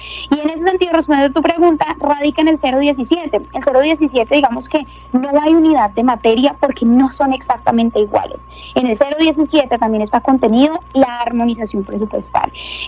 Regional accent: Cali, Valle del Cauca, Colombia; estos operativos pues finalmente pues buscan eso, que nosotros como caleños seamos responsables

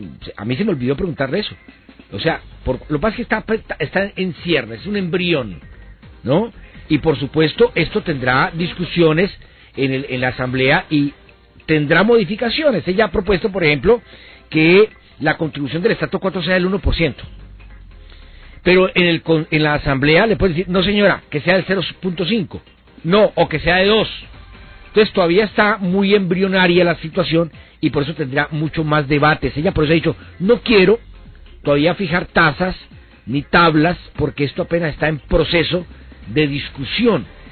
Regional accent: Cali, Valle del Cauca, Colombia; somos los caleños y los vallecaucanos

